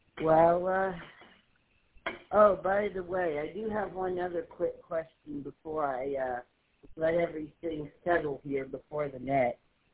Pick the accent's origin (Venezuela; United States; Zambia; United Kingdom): United States; Illinois; So I'm originally from Illinois. And, well, I'm from a suburb of Chicago